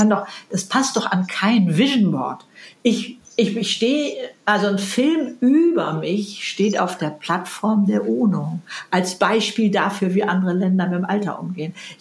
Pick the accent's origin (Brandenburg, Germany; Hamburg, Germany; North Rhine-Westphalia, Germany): Hamburg, Germany; Ich komme aus Hamburg, so sagt man hier.